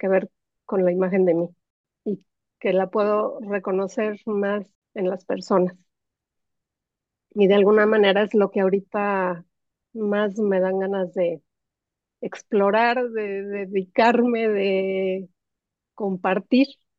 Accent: Mexico; yo soy de México y el ambiente está bastante cargadín, bastante polarizado.

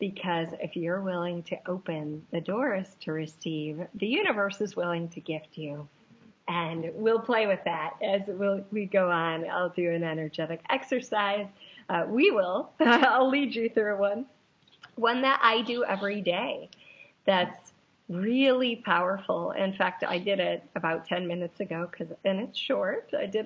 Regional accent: Hawaii, United States; from Hawaii. I'm a coach. I'm an author.

